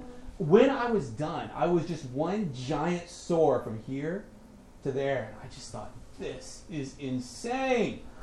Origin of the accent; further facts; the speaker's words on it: Louisiana, United States; I was raised in South Louisiana, the deep south.